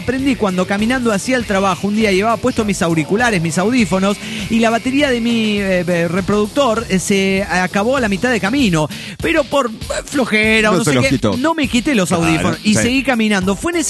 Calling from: Los Andes, Valparaíso, Chile; Soy la desmemoriada de los Andes, Chile.

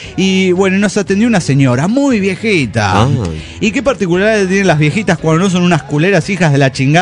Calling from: San Luis, Argentina; de San Luis, Argentina.

